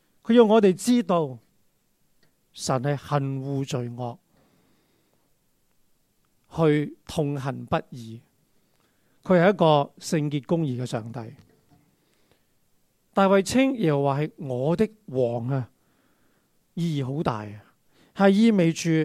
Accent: China; 我们中国人就很明白一起吃饭是什么意思

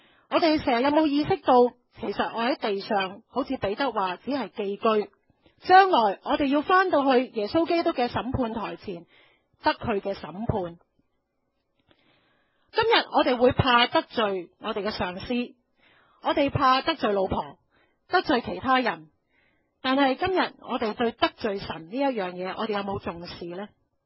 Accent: China; 我们中国人很要面子的

